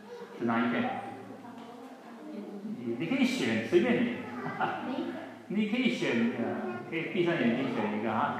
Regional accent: China; 还有东方啊，我们中国人，东方过来的，对不对？

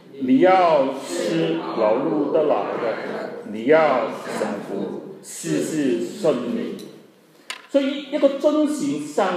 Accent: South Africa; 我是从南非来的，我怕你们不知道了。我在南非看到很多中国人

